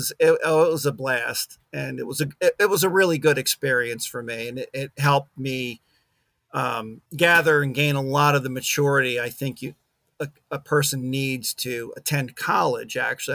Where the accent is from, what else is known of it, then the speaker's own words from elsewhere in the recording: Bridgeton, New Jersey, United States; I grew up in Cumberland County in a town called Bridgeton in South Jersey. And I continue to live in the county and work here.